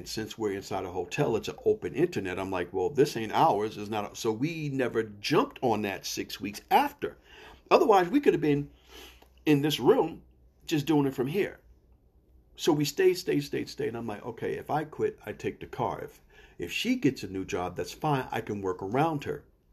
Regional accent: New York, United States; accent: New York; And I actually just heard my New York accent come out.

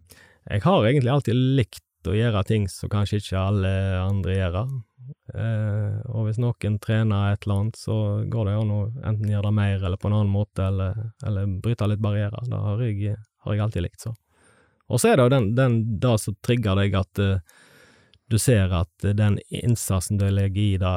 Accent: Stord, Vestland, Norway; moved away as an adult; now in Oslo, Norway; Jeg bodde på Stord til dess jeg var 19 år gammel, da flyttet jeg til Oslo

